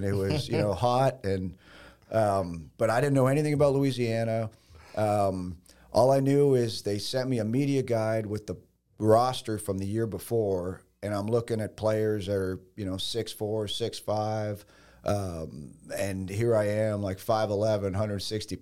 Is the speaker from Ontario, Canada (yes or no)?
no; Lachute, Quebec, Canada; first language French/English; I grew up playing hockey in Quebec, small town, Lachute, mostly Francophone city. Grew up speaking French and English. My dad's English, my mom's French, so we spoke French and English at the dinner table